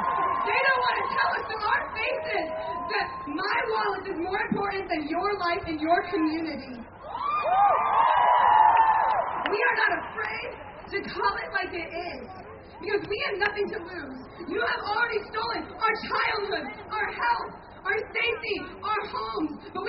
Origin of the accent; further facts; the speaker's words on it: Indiana, United States; Hear me scream that my home state of Indiana is ranked 46 for air quality.